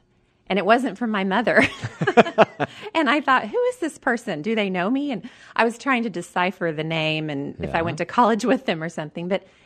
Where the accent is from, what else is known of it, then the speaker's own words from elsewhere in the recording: Bartlesville, Oklahoma, United States; I was raised in Bartlesville, Oklahoma.